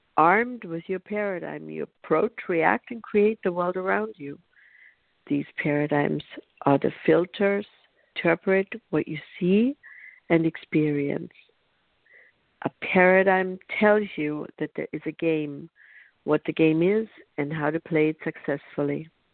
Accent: Bavaria, Germany; now in United States; I grew up in Bavaria, so my parents were Catholic, my grandparents were Catholic, and their parents before them were Catholic. So I was influenced by an economy and a culture of Catholicism

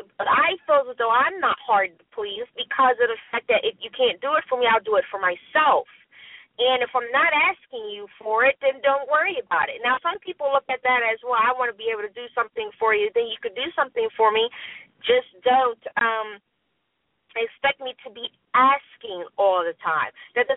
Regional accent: United States; the United States, and I'm American too, is very hard to please.

